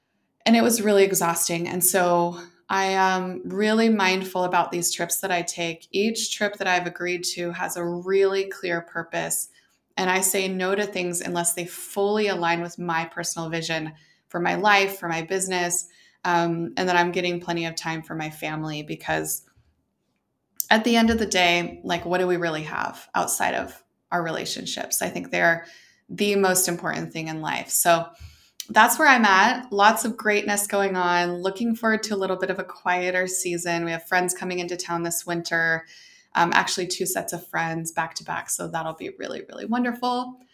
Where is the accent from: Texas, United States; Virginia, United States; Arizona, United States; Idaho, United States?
Idaho, United States; Boise; I've had some friends in my hometown of Boise since I was 5 and others since I was 14, 13, 14, 12, that range.